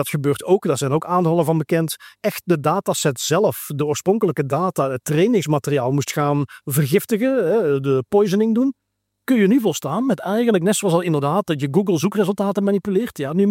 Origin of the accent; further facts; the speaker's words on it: Netherlands; Ten eerste wat me opviel, als Nederlander oorspronkelijk, we zijn toch vaak al iets meer bezig met Engelse termen